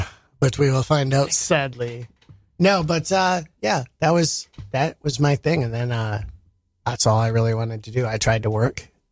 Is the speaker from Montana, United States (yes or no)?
yes; Montana, United States; Yeah, right. I'm actually from Montana.